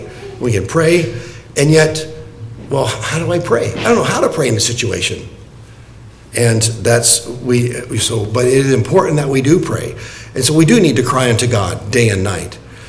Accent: Florida, United States; I grew up in South Florida.

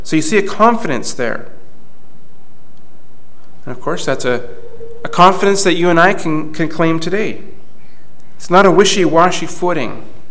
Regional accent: Canada; I was proud to tell people that I was from Canada.

